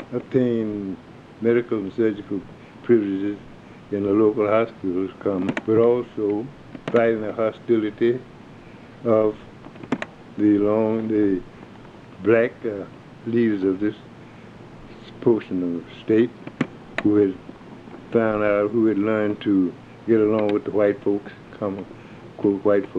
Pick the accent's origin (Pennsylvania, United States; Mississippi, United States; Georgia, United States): Mississippi, United States; Port Gibson; I was born in Port Gibson, Mississippi, August 16, 1904. In other words, I'm 92 years of age.